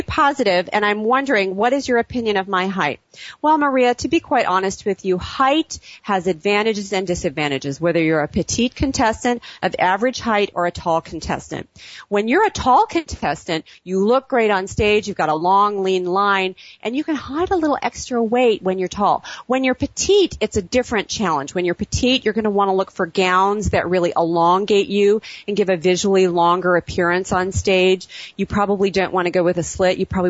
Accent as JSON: {"language": "English", "country": "India", "tie": "born or raised there", "lives_now": "California, United States", "said": "I'm from California, but I was born and raised in India, and it's always been my dream"}